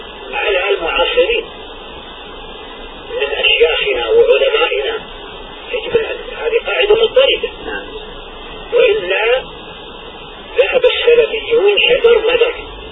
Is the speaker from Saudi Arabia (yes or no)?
yes; Saudi Arabia; ونحن الآن عندنا في السعودية